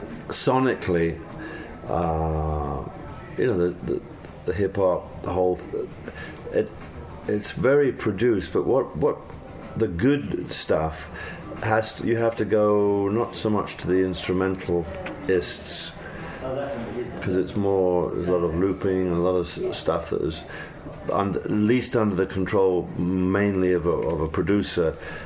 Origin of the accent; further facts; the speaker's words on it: England, United Kingdom; We as young English lads were very unfairly, I think, oh, don't go out in the street in New York, you're going to get mugged.